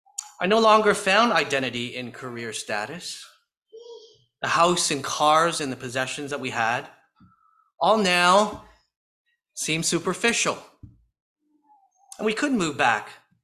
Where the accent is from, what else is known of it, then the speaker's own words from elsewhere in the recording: Toronto, Ontario, Canada; accent: Canadian; My wife and I were living in the suburb of Toronto in Canada, that's my accent, with our two kids in a dream home that we bought near a picturesque lake.